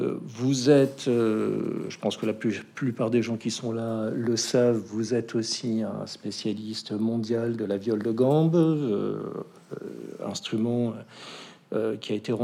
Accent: France; accent: French; excusez mon accent français

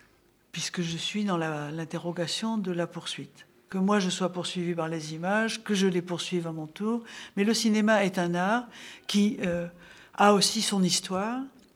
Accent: Algeria; je suis partie en Algérie, qui est mon pays d'origine.

